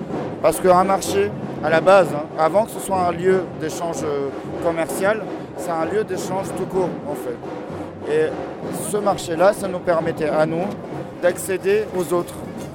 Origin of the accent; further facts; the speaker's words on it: Provence-Alpes-Côte d'Azur, France; Moi, je viens de la Belle de Mai.